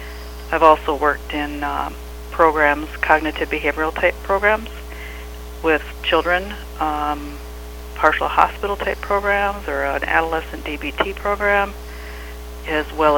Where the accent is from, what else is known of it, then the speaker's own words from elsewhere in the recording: Redwood Falls, Minnesota, United States; I grew up in Redwood Falls.